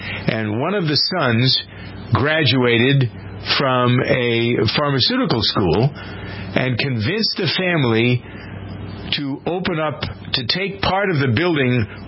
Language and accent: English; Framingham, Massachusetts, United States; the story originated in my hometown of Framingham, which is a community 26 miles due west of Boston, where I've lived all my life.